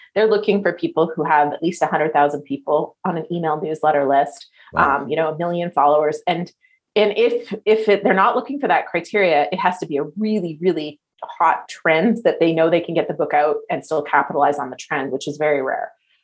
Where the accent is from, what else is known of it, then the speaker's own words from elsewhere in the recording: Canada; My background, I'm Canadian and I started real estate investing in Canada in 2001.